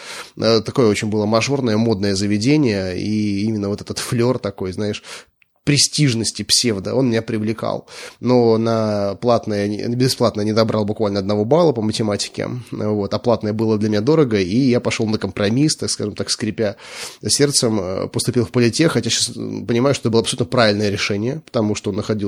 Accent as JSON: {"language": "Russian", "region": "Saint Petersburg", "country": "Russia", "tie": "born or raised there", "said": "я родился и вырос в Санкт-Петербурге. Ну, родился в Ленинграде, он потом стал Санкт-Петербургом. В этом же городе я и вырос. Хотя, знаешь, я вот так зачастую думаю, что родился-то я в городе с таким названием, но на окраине города. Это северный район, Калининский"}